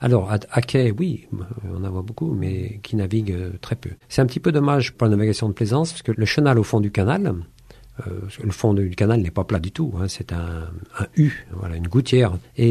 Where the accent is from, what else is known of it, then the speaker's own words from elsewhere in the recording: Auvergne-Rhône-Alpes, France; Je suis de la Loire. Ah, la Haute-Loire? Non, la Loire.